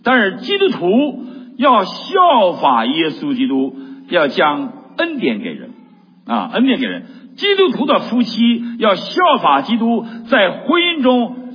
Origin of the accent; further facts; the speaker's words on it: Northeast China, China; 我们东北人有句话，谁怕谁呀、啊？